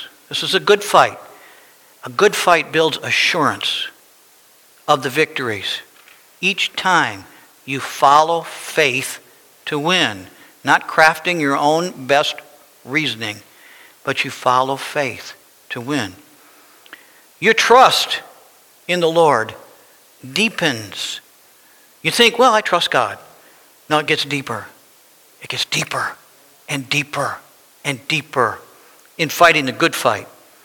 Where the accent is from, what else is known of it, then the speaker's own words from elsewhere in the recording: Colorado, United States; And when we came from Colorado, man, I didn't want to do any of this.